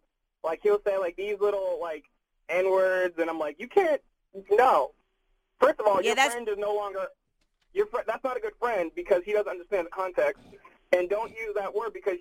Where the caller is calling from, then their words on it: Brockton, Massachusetts, United States; from Brockton, Massachusetts.